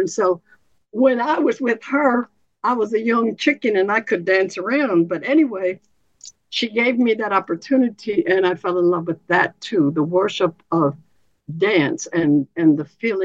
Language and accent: English; Richmond, Illinois, United States; moved away as an adult; I come from Richmond, Illinois. That means there's a state line and it's Wisconsin after that. I stayed there for 21 years, went to college in Illinois